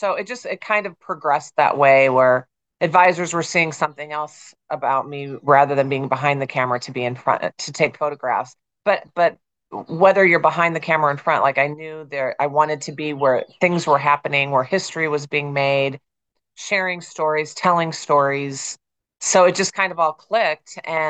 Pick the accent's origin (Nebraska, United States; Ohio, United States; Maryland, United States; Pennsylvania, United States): Nebraska, United States; Omaha; And so, yeah, I grew up in the Midwest. I'm a Midwest Nebraska girl. And I grew up in Omaha.